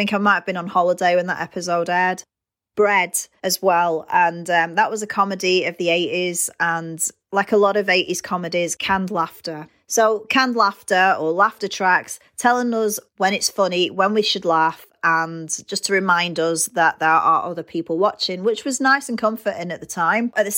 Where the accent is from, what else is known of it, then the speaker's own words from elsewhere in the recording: United Kingdom; accent: British; As you can tell by my accent, I'm British and I was a child of the 80s